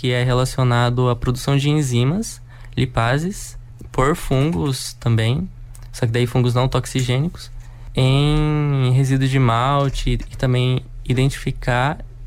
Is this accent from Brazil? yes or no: yes; Biporã, Paraná, Brazil; also born or lived in Londrina; Sim, eu nasci em Londrina, mas eu sempre morei em Biporã.